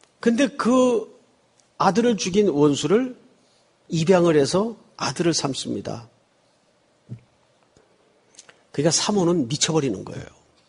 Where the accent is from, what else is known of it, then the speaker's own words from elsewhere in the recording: Yeongju, North Gyeongsang, South Korea; now in United States; 제 고향은 경북 영주가 고향이에요.